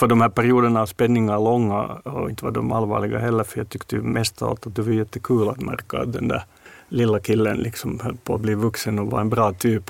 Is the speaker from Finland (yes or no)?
yes; Finland; För det har vi märkt både hemma i Finland ett par gånger